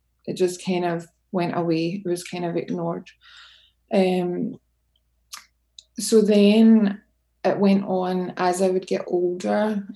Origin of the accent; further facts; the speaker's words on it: Scotland, United Kingdom; So for me, I grew up in Scotland, which is obviously a lovely country. There's a lot of countryside.